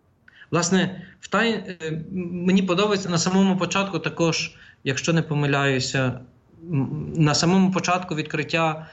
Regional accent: Ivano-Frankivsk, Ivano-Frankivsk Oblast, Ukraine; я є родом з Івано-Франківська

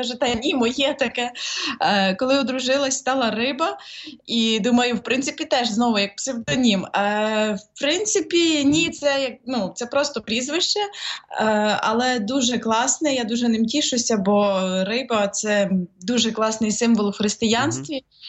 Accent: Radekhiv, Lviv Oblast, Ukraine; now in Lviv, Ukraine; Ні, я народилася у Львівській області, місто Радехів. Там вчилась і вже якби приїхала сюди здобувати вищу освіту

